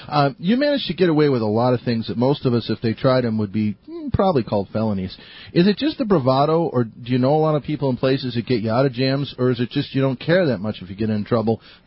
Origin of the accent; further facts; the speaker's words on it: Chicago, Illinois, United States; I'm from Chicago. You don't have to explain that to me.